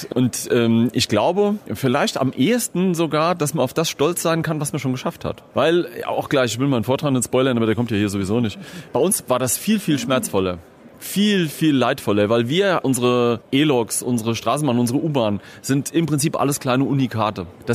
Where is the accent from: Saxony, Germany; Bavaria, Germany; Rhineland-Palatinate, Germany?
Rhineland-Palatinate, Germany; Holzhausen an der Haide; born there; Witzigerweise bin ich in dem Dorf geboren worden, wo der Erfinder des Viertaktmotors herkommt, Nikolaus August Otto.